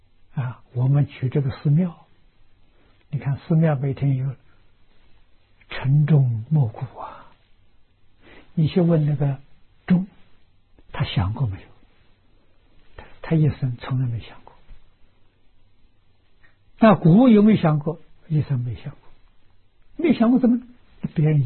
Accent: China; 我们中国人算虚岁是80岁。

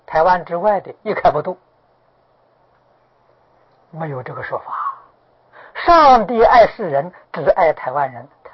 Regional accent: China; born there; 我是中国人呐，我出生在中国，我家的一些亲人眷属都在中国

